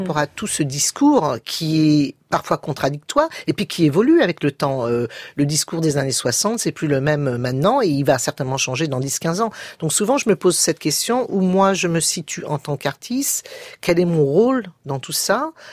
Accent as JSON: {"language": "French", "country": "France", "tie": "born or raised there", "said": "Donc, moi, j'ai grandi en France, quand même. J'ai fait ma scolarité ici."}